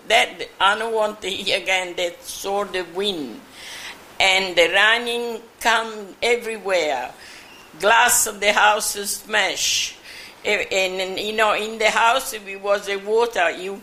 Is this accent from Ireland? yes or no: no; Italy; I'm from Italy